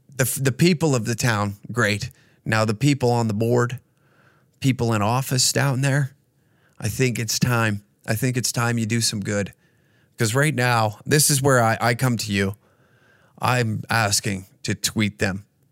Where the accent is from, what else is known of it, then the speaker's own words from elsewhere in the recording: Taber, Alberta, Canada; it's a damn shame that Tabor, my hometown, doesn't even have me on the ballot and being in their Sports Hall of Fame.